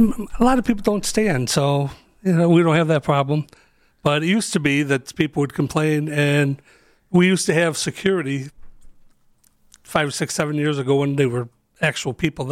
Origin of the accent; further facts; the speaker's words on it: Lakewood, Ohio, United States; now in Cleveland, United States; Yes, I'm born and raised Lakewood. I grew up in Lakewood and then moved to Cleveland.